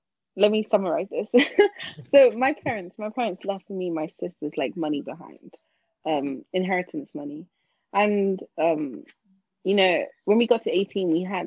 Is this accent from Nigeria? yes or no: yes; Nigeria; I feel like growing up in Nigeria, like, for those years that I spent growing up there and everything